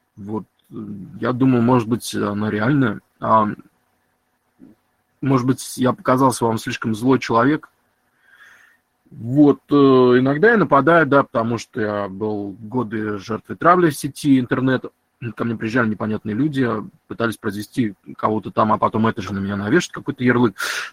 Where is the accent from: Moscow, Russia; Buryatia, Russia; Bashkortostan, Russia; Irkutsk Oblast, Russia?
Moscow, Russia; born there; Я родился в Москве, там мама с Западной Украины, отец с острова Сахалин, русский, так называемый, русский, немец, хотя больше прибалт